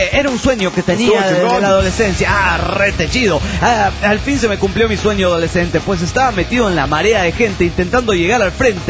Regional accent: Guatemala; now in Seattle, United States; Soy el cohete de Guatemala.

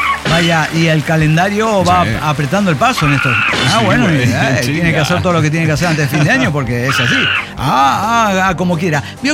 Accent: El Salvador; now in United States; salvadoreño en el Gabacho, pero no estoy en el Gabacho.

